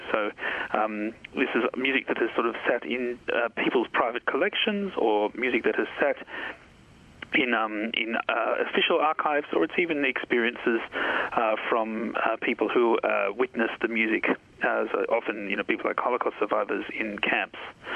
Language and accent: English; Sydney, New South Wales, Australia; I was born in Sydney and I grew up in the North Shore, which was an area in the 70s that was populated very much by German, Austrian and Hungarian Jews.